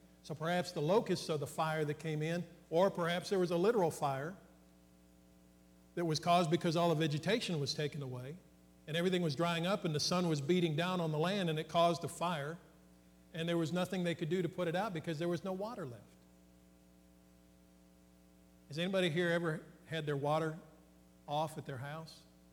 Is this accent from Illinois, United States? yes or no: yes; Illinois, United States; And in the wintertime, I grew up in Illinois.